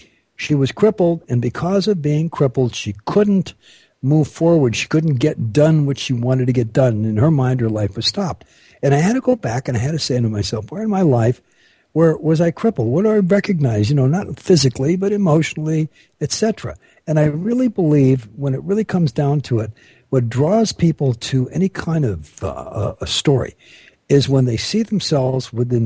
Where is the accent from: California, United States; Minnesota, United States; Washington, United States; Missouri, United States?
California, United States; Bell; I was brought up in Los Angeles. As a matter of fact, I came from, and most people are getting the idea here, the most famous city in Southern California.